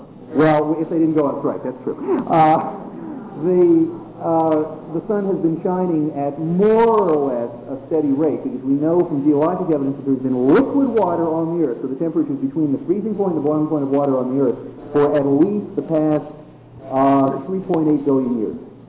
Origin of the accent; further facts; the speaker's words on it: Pennsylvania, United States; I come from Pennsylvania